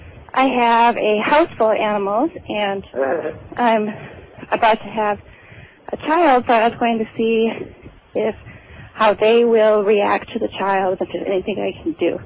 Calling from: Champaign, Illinois, United States; I'm from Champaign, Illinois.

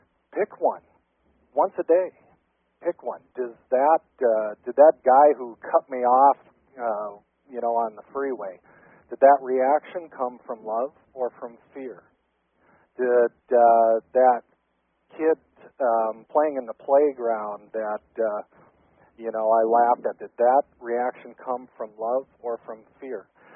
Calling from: North Dakota, United States; Well, I'm calling from North Dakota.

